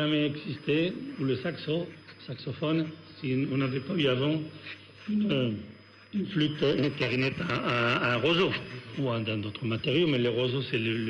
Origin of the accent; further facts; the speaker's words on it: Valladolid, Castile and León, Spain; chez nous, en Castille, à Valladolid